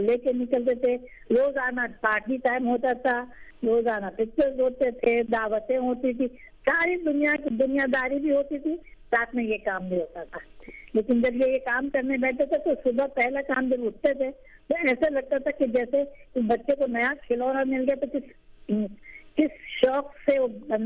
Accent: Mumbai, Maharashtra, India; میں تو بامبے سے ہوں. کچھ ہم لوگ رہے تو بامبے میں, تو my mother family was from Iran and my father was from Indian, south in Hyderabad, India type.

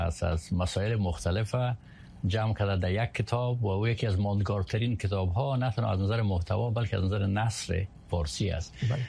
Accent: Kabul, Afghanistan; also born or lived in Kandahar; در کابل که ما بزرگ شدم، در قندهار که ما متولد شدم

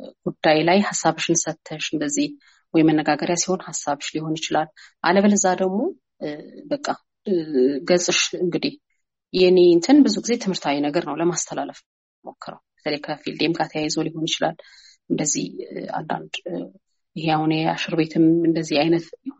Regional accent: Debre Birhan, Amhara, Ethiopia; ለምሳሌ ደብረ ብርሃን ያ እንግዲህ እድገቴን ነው፣

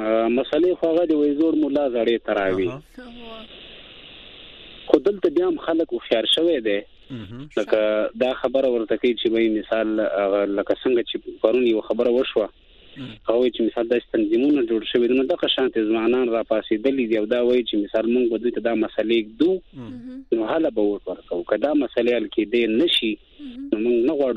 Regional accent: Balochistan, Pakistan; زه اصل زه د بلوچستان یم په بلوچستان کې

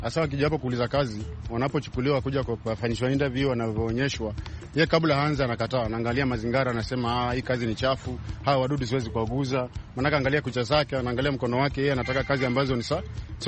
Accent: Kikambala, Kilifi County, Kenya; natoka hapa Majengo hapa Kikambala, Kilifi County. Hapa karibu sasa mwaka mmoja sasa. Bado kama miezi mitatu nimalize mwaka mmoja.

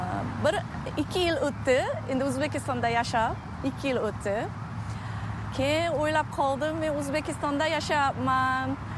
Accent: Seoul, South Korea; born there; Uzbek is a second language; Seul Koreyada tug'ilganman. Keyin 97 yilda birinchi marta O'zbekistonga borib

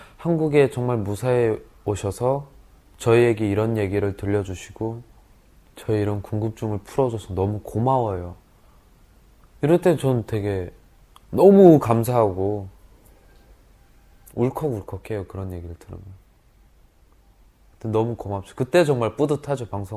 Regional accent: North Korea; now in South Korea; 저는 그냥 고향이 북한인 똑같은 사람이에요.

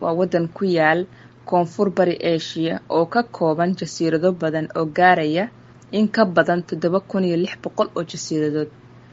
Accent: Bosaso, Bari, Somalia; moved away as an adult; now in Philippines; waxaana ku dhashay oo aan ku barbaaray magaalada Boosaaso, caasimadda gobolka Bari, halkaas oo aan waxbarashadeeda aasaasiga ahna ku soo qaatay isla magaalada Boosaaso. Waddankan Filipino waxaan imi 2013kii si aan uga barto caafimaadka.

